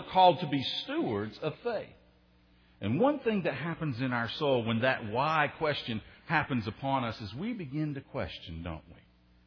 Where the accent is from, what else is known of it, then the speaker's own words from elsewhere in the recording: Tennessee, United States; accent: Tennessee; I grew up on the Tennessee River, so if you're new, that's the part of the accent that you're missing there, that Tennessee boy that still lives somewhere within me. I love the Tennessee Valley